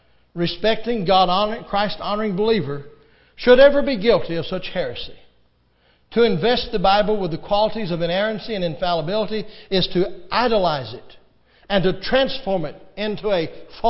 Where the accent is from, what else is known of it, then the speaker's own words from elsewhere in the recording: United States; And I'm an American, I'm 21, and I have the right to express my opinion.